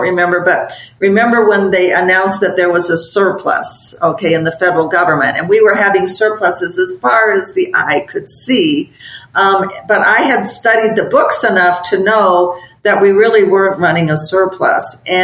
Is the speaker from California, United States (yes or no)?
no; Illinois, United States; especially in my home state of Illinois